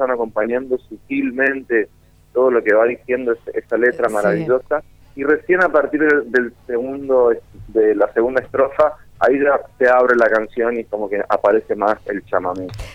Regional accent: Resistencia, Chaco, Argentina; Yo soy de Resistencia Chaco, como decías. Acá claro. El folclore está a flor de piel siempre. Y yo aprendí a cantar y a tocar tocando folclore

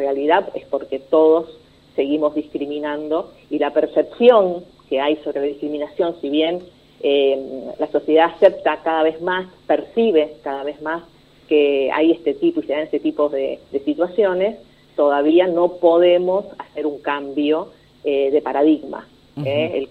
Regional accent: Argentina; ese racismo estructural que tenemos como argentinos

